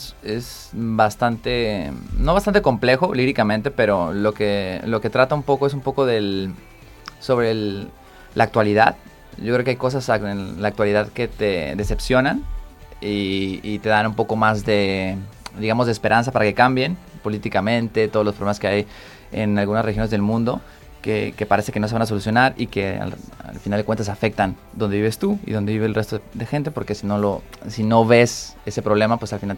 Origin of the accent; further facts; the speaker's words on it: Mexico City, Mexico; now in Barcelona, Spain; Para nosotros como buenos mexicanos de la ciudad que venimos